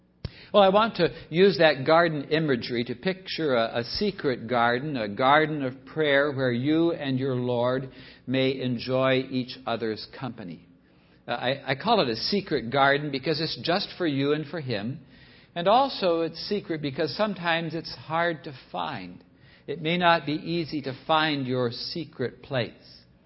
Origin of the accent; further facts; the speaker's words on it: California, United States; I grew up in Southern California.